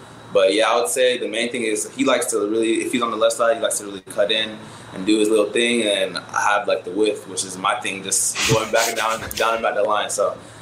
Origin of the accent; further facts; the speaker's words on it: Atlanta, Georgia, United States; I just love representing my hometown. I'm playing with Atlanta